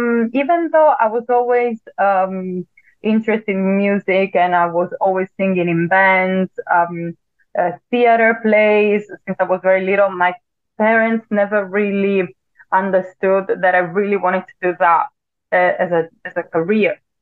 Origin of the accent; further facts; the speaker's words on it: Italy; English is a second language; now in London, United Kingdom; And obviously, I'm from Italy, so at the time I was in Italy with my family.